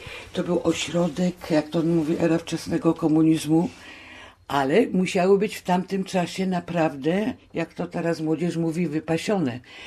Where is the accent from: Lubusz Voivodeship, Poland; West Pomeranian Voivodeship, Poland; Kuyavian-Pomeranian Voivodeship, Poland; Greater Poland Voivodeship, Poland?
Greater Poland Voivodeship, Poland; Poznań; born there; Urodzona jestem w Poznaniu od 1947 roku.